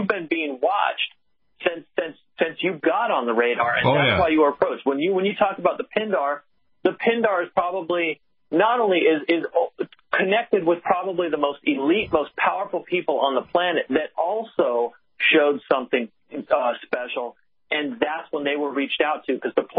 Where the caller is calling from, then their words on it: Hungary; I'm calling from Hungary.